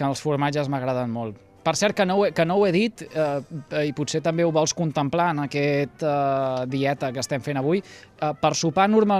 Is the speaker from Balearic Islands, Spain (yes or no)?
no; Salomó, Catalonia, Spain; El vi del meu poble, que és de Salamó, el vi de Salamó